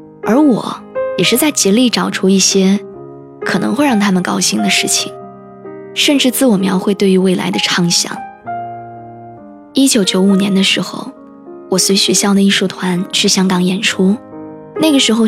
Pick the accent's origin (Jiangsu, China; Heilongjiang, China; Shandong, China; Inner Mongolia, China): Heilongjiang, China; Harbin; 我出生成长在哈尔滨，尽管它不是一座经济发达的城市，但人们的幸福感很强，人们热衷于过节和聚会。